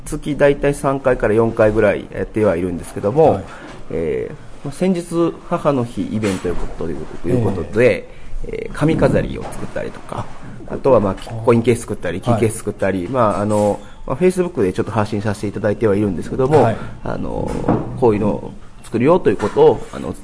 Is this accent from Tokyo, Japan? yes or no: no; Osaka, Japan; 私大阪です。